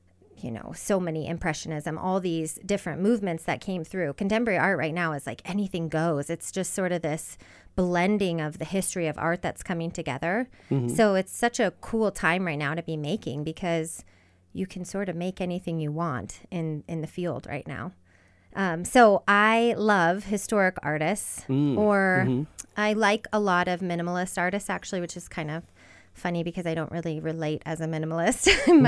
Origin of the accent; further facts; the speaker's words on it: Great Falls, Montana, United States; moved away as an adult; Yeah, so I grew up here in Great Falls. Great Falls High side of the river here. And then I left at 18 and I went to University of Montana.